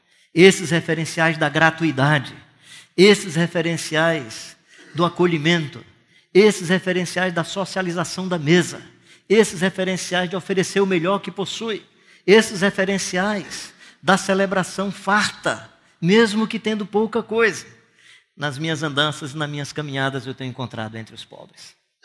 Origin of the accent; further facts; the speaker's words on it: Brazil; eu convido a todos e a todas, como brasileiros e brasileiras que somos